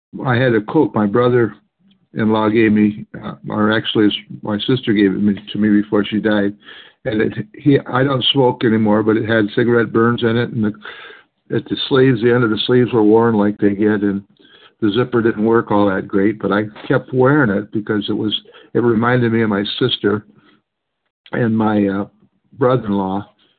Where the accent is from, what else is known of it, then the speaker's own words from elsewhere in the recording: Swartz Creek, Michigan, United States; I'm from Swartz Creek, Michigan, which is a suburb of Flint.